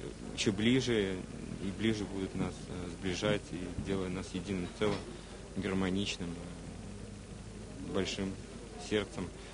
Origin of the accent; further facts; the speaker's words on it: Moscow, Russia; я из Москвы